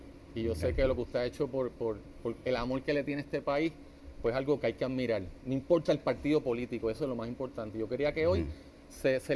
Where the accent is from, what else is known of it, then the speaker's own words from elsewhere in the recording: Puerto Rico; Esas eran mis preocupaciones como puertorriqueño.